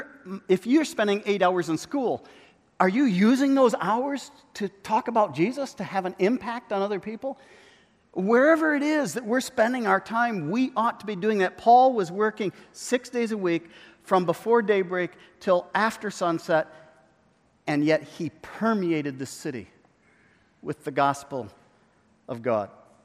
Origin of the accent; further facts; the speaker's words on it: Côte d’Ivoire; When I was growing up in Cote d'Ivoire in West Africa, there was an old man who moved down to our area